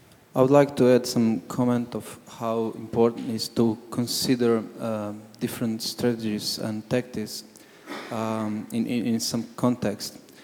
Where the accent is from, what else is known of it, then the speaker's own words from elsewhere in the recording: Croatia; English is a second language; I come from Croatia, which is not part of that solid system